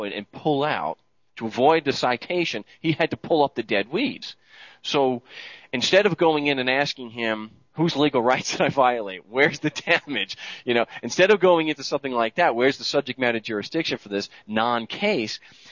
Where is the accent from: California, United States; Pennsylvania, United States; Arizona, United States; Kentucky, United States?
Arizona, United States; Phoenix; And I'm from Phoenix, so I'm not used to this like Barry is.